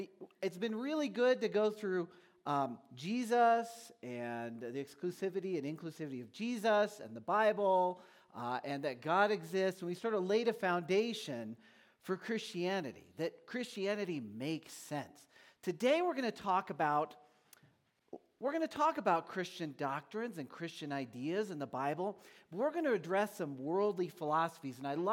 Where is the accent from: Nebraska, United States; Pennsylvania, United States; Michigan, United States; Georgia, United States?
Nebraska, United States; Omaha; I am from Omaha.